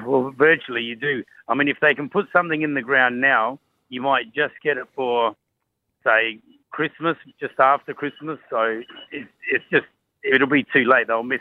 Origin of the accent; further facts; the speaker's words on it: South Australia, Australia; So we're actually from the Adelaide Hills, so up in the hills